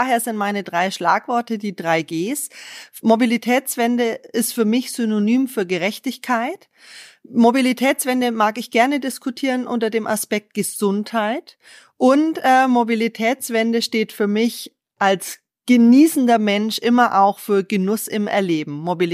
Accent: Bavaria, Germany; Ich freue mich sehr, dass ich nochmal eingeladen wurde. Ich bin Bayerin, die mittlerweile in Berlin arbeitet.

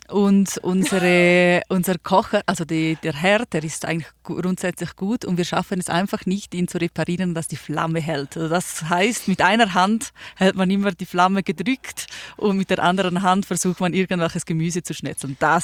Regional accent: Italy; Ich bin Italienerin

